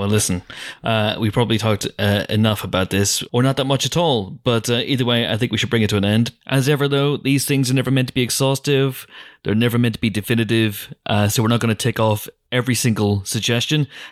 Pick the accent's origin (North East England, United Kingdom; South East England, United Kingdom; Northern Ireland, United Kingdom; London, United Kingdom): Northern Ireland, United Kingdom; accent: Northern Irish; And I apologize in advance if my accent gets naturally stronger during the course of this conversation, because that's what happens. You put me in rough proximity with another Northern Irish person and it just gets stronger and stronger and stronger.